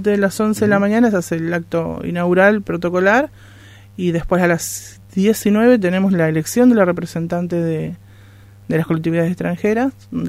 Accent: Paysandú, Uruguay; Yo soy de Paysandú, Uruguay.

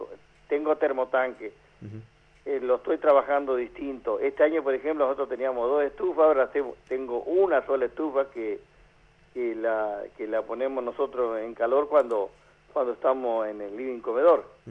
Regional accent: Argentina; Porque en realidad todos somos argentinos.

